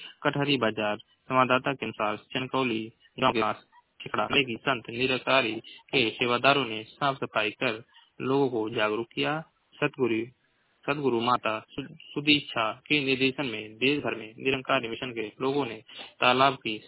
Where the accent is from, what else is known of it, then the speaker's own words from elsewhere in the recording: Maharajganj, Uttar Pradesh, India; मैं जिला महाराजगंज का निवासी हूँ।